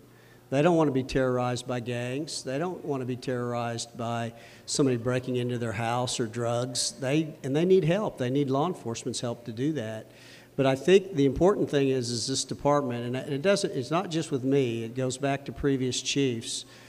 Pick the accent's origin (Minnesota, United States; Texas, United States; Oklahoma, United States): Oklahoma, United States; Oklahoma City; I grew up here in Oklahoma City